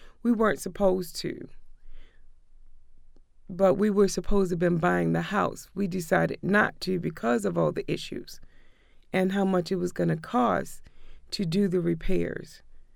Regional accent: Baltimore, Maryland, United States; I grew up all over Baltimore City. My mother was a gypsy.

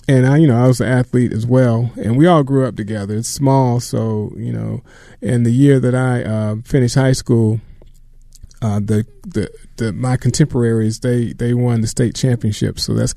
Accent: Elba, Alabama, United States; I'm from a little town called Elba, Alabama. It's in southeast Alabama, and that's where I grew up.

